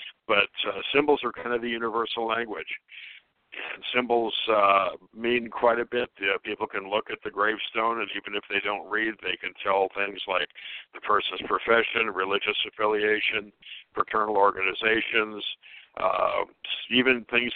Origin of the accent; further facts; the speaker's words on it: Chicago, Illinois, United States; moved away as an adult; also born or lived in Oregon; now in Idaho, United States; I grew up in the Chicago area and I did law enforcement in the Chicago area and moved out to Oregon a long time ago